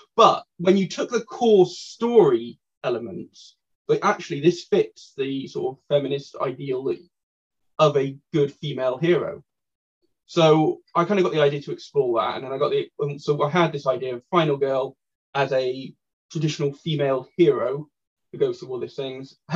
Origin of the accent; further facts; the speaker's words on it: United Kingdom; And because I'm a British writer myself